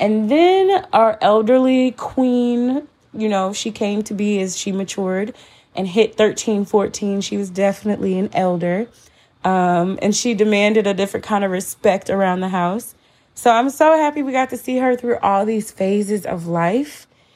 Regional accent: Missouri, United States; Corey's a Democrat from my home state of Missouri.

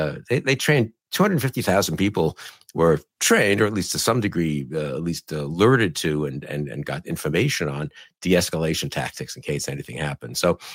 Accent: New York, United States; Those photos, I know I grew up in New York.

